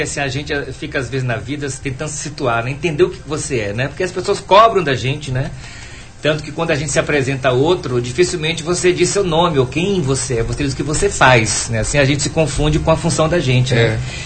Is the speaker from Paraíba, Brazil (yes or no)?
no; Bom Jesus da Serra, Bahia, Brazil; also born or lived in Piauí; eu fui gestado no Ceará. O processo de evolução foi de que nasci em Piauí, aí vim para Bom Jesus da Serra, e na época era distrito de Poções, então eu sou registrado como se tivesse nascido em Poções.